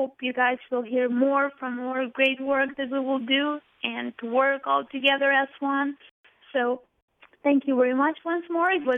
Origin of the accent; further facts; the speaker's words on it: Kosovo; I just want to prove also to these kids in Kosovo not to grow up and say that we come from a small country